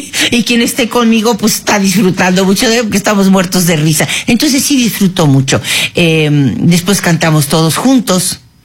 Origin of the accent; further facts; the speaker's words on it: Mexico; Crezco en México desde los 4 años. Yo, a los 4 años que se divorcian mis padres, mi mamá me trae a México a vivir con mi familia mexicana. Entonces, yo soy mexicana.